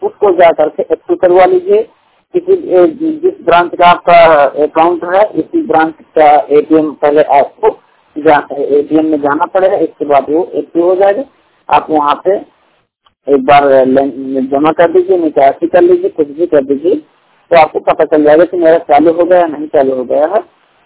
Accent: Banda, Uttar Pradesh, India; 100% विकलांग हूँ, बांदा उत्तर प्रदेश का मूल निवासी हूँ।

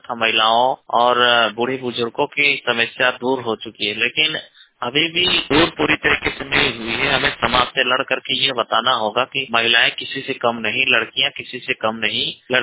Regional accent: Mirzapur, Uttar Pradesh, India; now in Delhi, India; मिर्जापुर का रहने वाला हूँ, दिल्ली में आया हूँ कंप्यूटर करने।

